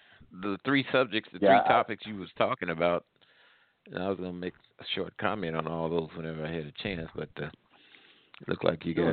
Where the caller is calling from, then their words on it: Midwest, United States; I'm calling from the Midwest.